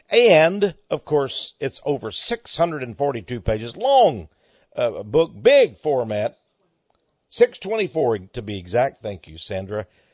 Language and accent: English; Texas, United States; No, everybody here, because I'm from Texas